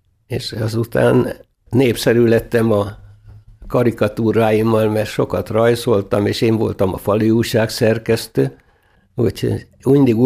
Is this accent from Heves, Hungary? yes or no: no; Kiskunhalas, Bács-Kiskun, Hungary; also born or lived in Budapest; Én véletlenül Budapesten születtem, és nem Kiskunhalason, de 6 hónapos voltam, amikor édesapámék lejöttek Kiskunhalasra, tehát én mindig halasinak tartottam magam, és halasinak is tartom magam